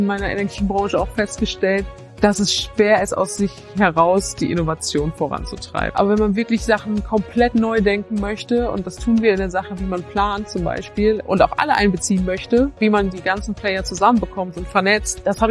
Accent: Bielefeld, North Rhine-Westphalia, Germany; also born or lived in Forst; Geboren in Forst, in der Lausitz und aufgewachsen hier in Bielefeld.

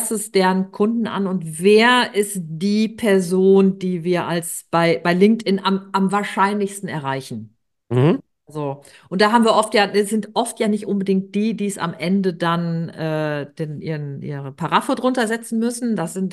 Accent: North Rhine-Westphalia, Germany; wir kommen beide aus NRW, wir haben beide so ein bisschen auch so ein, also wir reden auf jeden Fall ein bisschen anders, als kämen wir jetzt aus so Hamburg, ne?

